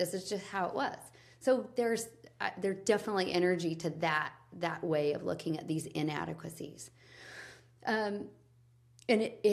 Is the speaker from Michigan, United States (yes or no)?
no; Ogden, Utah, United States; I grew up in Ogden, Utah. We had a garden. We worked with our hands. I come from a line of builders.